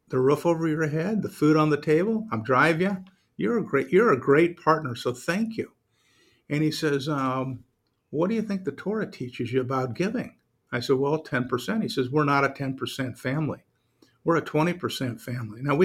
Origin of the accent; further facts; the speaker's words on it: Omaha, Nebraska, United States; So growing up in Omaha, there was no professional sports teams, but we had a professional sports team, the Nebraska Cornhuskers.